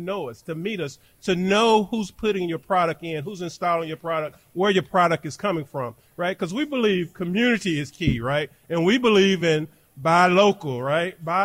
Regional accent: Jackson, Mississippi, United States; So I grew up here in Jackson, right? So I've been in Mississippi my whole life.

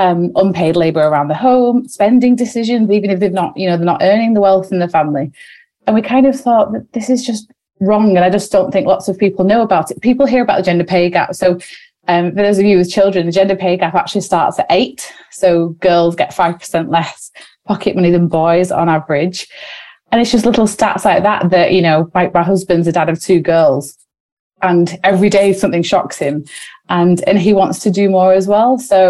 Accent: Wigan, North West England, United Kingdom; we moved very quickly because we're sisters from Wigan.

